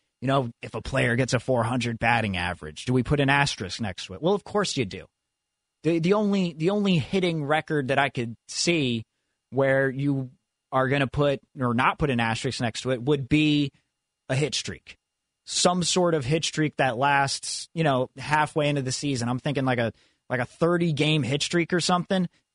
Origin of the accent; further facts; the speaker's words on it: California, United States; growing up in the Bay Area around high school, him being my age, he was super popular among people my grade.